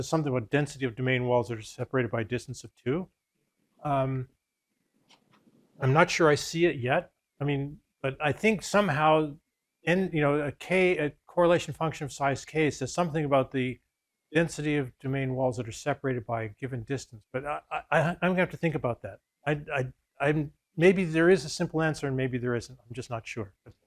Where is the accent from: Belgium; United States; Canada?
Canada; because I'm a Canadian citizen.